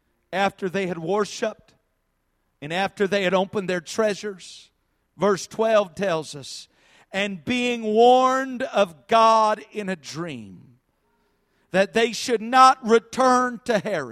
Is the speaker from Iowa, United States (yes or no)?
yes; Iowa, United States; That's a little bit of Iowanese. I'm from Iowa, so that's how we talk.